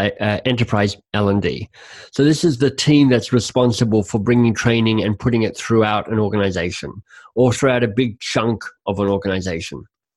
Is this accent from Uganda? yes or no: no; Canada; which as a Canadian you get quite excited about